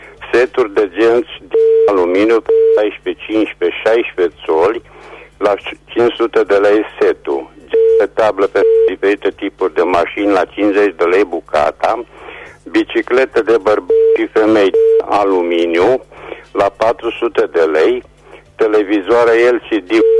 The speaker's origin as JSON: {"language": "Romanian", "town": "Reșița", "region": "Caraș-Severin", "country": "Romania", "said": "sunt din Reșița și revin și eu cu unele anunțuri."}